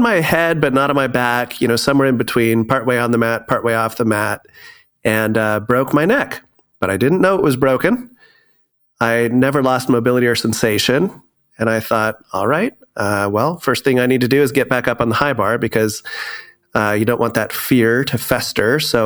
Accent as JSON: {"language": "English", "region": "California", "country": "United States", "tie": "born or raised there", "said": "So I started out in Northern California. I was raised in and around the Bay Area, the San Francisco Bay Area."}